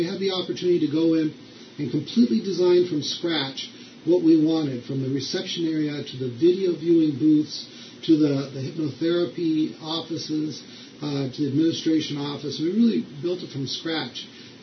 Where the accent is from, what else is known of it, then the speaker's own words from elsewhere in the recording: Los Angeles, California, United States; also born or lived in Minneapolis; now in Orange County, United States; And I'm originally from Los Angeles, so for me it was a time to come home. And now we live in Orange County, and our center is in Tustin in Orange County.